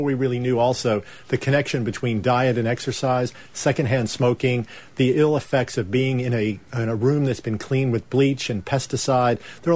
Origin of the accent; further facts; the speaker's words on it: New York, United States; also born or lived in Virginia; Yeah, I grew up in New York and Virginia in the U.S.